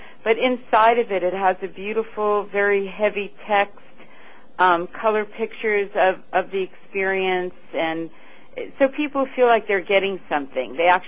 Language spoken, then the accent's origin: English; New York City, New York, United States; No, I don't, but I did grow up here in New York.